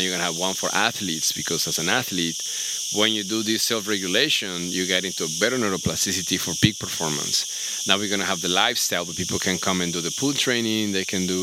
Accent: Mexico; English is a second language; now in Tulum, Mexico; Well, I mean, I'm from Mexico. I've been based in Tulum the last 15 years.

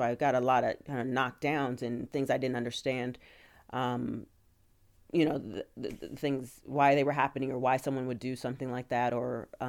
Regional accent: Portland, Oregon, United States; So growing up in Portland, you have a real sense of naivete.

